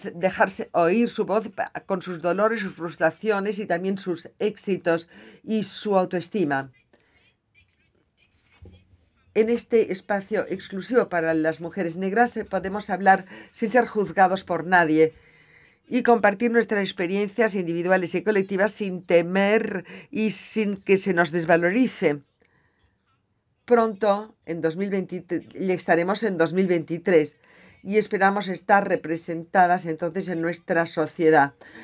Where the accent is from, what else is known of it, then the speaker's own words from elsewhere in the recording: Tunisia; para que nadie se sorprenda cuando decimos que somos africanas y tunecinas